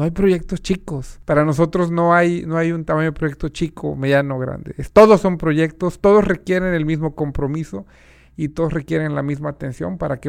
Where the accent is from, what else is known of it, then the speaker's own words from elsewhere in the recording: Mexico City, Mexico; born there; also born or lived in Cuernavaca; now in Monterrey, Mexico; yo nací en la Ciudad de México porque pues, en ese momento ahí estaba mi familia, pero realmente soy, yo te diría que guerrerense por adopción. Y luego, pues, cambié de ciudad, estuve un tiempo en Cuernavaca, Morelos, ahí estuve estudiando la preparatoria. Luego me vine aquí a Monterrey a terminar la prepa